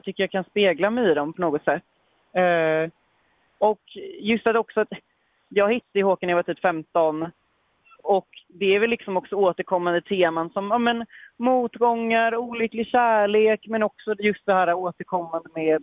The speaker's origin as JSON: {"language": "Swedish", "town": "Nacka", "region": "Stockholm County", "country": "Sweden", "lives_now": "Mölndal, Sweden", "said": "När den turnén var så bodde jag fortfarande i Nacka kommun, Stockholm, där jag kommer ifrån."}